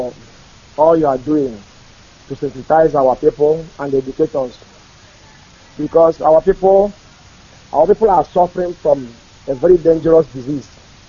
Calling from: Switzerland; I'm calling from Switzerland.

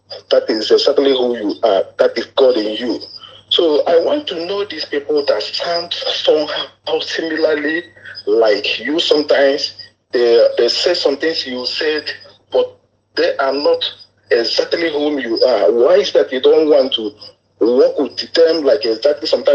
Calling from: Jakarta, Indonesia; I'm calling from Indonesia, Jakarta, Indonesia.

